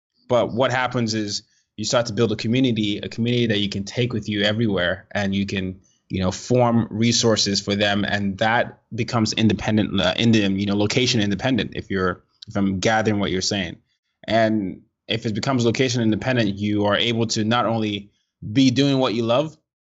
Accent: Nigeria; I'm not a citizen. I'm Nigerian. I grew up in different parts of the world.

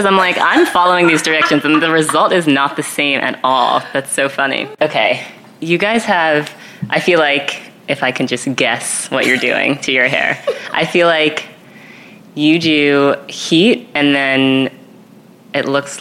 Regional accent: New York City, New York, United States; Like, I grew up here in New York, then I went to school in California.

